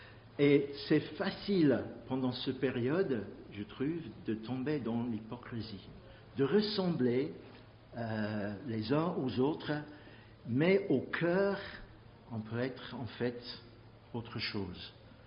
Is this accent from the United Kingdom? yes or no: yes; England, United Kingdom; French is a second language; Je suis anglais